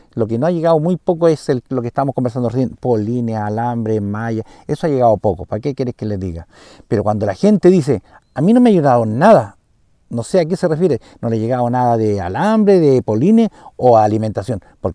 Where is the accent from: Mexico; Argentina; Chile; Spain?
Chile; como chilenos a veces nos queremos avivar, pues.